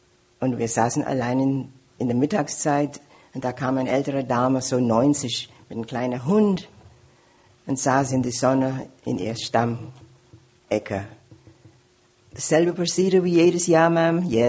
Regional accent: Jamaica; German is a second language; moved away as an adult; now in Germany; wir sind alle Quakers. Quakers ist eine Religion ohne Alkohol. Also ich bin aufgewachsen in Jamaika, eine kleine heile Welt, ohne Alkohol.

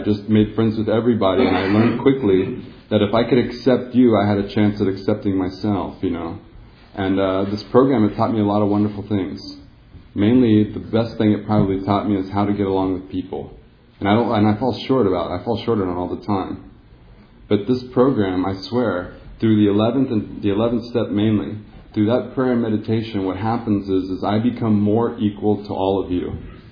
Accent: Texas, United States; now in California, United States; And for me, growing up in Texas, I grew up around a lot of racism and prejudice, just a lot of fear-based people in my life.

